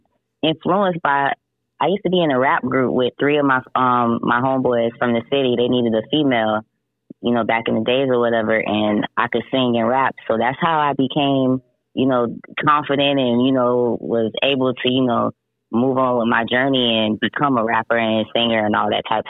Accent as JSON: {"language": "English", "town": "Clearwater", "region": "Florida", "country": "United States", "said": "I'm from Clearwater, Florida. For people that's not familiar with that area, it's around Tampa Bay area."}